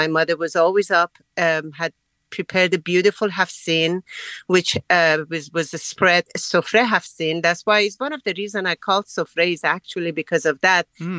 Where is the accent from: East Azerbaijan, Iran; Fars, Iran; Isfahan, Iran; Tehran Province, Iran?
Isfahan, Iran; English is a second language; I grew up in Isfahan